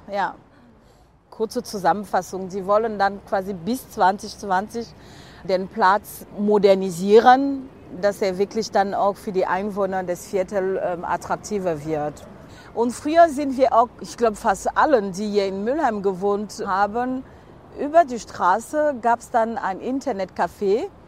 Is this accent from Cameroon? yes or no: yes; Cameroon; now in Cologne, Germany; Es waren Leute, die auch aus meinem Heimatland kamen, nämlich aus Kamerun.